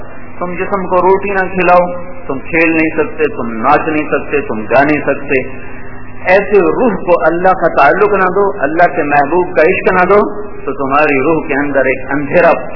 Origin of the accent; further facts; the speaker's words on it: Khanewal, Punjab, Pakistan; تو خانے وال میرا ہوم ڈسٹرکٹ ہے، کریم میرا گاؤں ہے